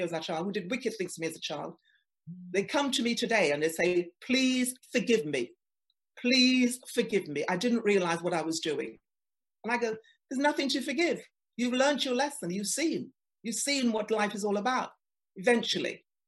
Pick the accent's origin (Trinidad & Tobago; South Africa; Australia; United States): Trinidad & Tobago; accent: Trinidadian; now in England, United Kingdom; I did that when I came to England because of my accent. I had a Trinidadian accent and I used to talk with my Trinidadian accent.